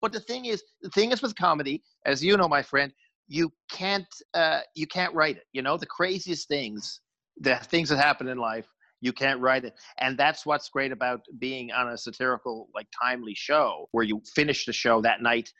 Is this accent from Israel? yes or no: no; Canada; as a Canadian